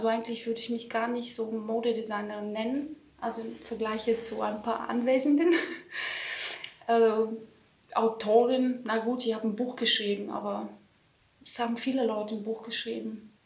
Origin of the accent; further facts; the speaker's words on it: Bulgaria; German is a second language; moved away as an adult; now in Germany; Also ich bin aus Bulgarien ursprünglich, also aus dem südlichen Balkan, türkische Grenze. Ich war auf einer deutschen Schule und ich bin mit 18 nach Deutschland gekommen, nach Freiburg damals, und habe da studiert